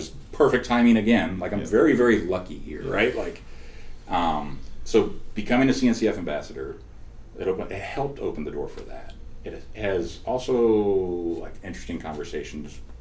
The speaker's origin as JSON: {"language": "English", "region": "Michigan", "country": "United States", "said": "George Castro was talking to me, because we're both from Michigan."}